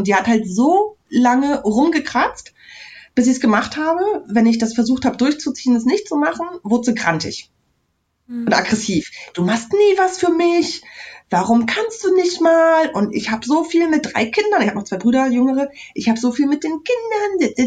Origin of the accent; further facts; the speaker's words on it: Mecklenburg-Vorpommern, Germany; ich komme aus MacPom, ja, 90er Jahre, Tristesse, grau, langweilig